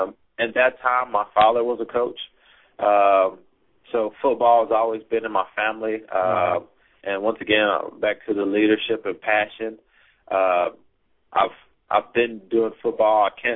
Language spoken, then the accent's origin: English; Waco, Texas, United States; Yes, I'm from Waco.